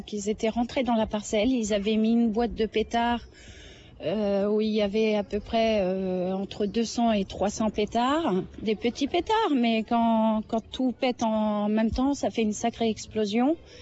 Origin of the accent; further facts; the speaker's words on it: Paris, Île-de-France, France; Je viens de Paris.